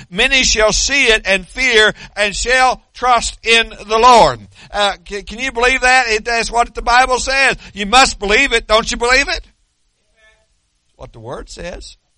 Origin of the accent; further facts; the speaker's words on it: Shawnee, Oklahoma, United States; I wasn't from Muskogee, so I didn't know. I was from Shawnee.